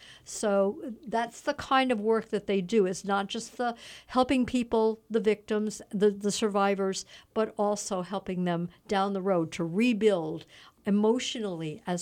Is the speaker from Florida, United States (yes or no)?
no; Rhode Island, United States; I'm from Rhode Island. I guess I'm an outsider.